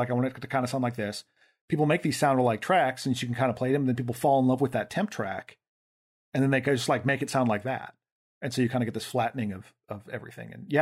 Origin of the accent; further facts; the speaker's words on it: Midwest, United States; I did get kind of nostalgic from because I'm from the Midwest and malls give me power.